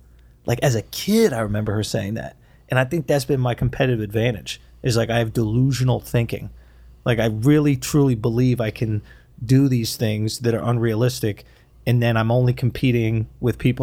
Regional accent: New York, United States; So, I grew up on, like, East, like, 97th, and, on the East Side. Like, I was born in Mount Sinai, which is up on, like, what is that, like 98th or something like that, 9800 right, or something like that, and like 5th.

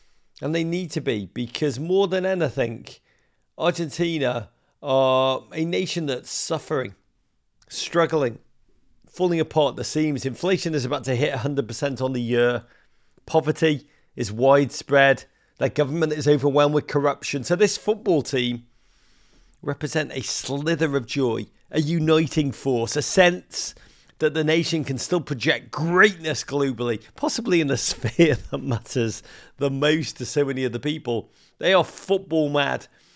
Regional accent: England, United Kingdom; born there; as an English-born person

